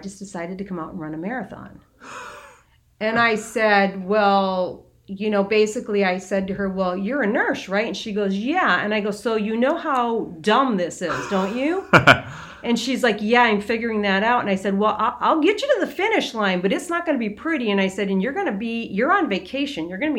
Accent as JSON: {"language": "English", "town": "Fargo", "region": "North Dakota", "country": "United States", "tie": "born or raised there", "also_born_or_lived": "Moorhead, Minnesota", "said": "growing up in the Fargo, Moorhead, Minnesota, Fargo, North Dakota area, Duluth was always for whatever reason, it was a place people wanted to go."}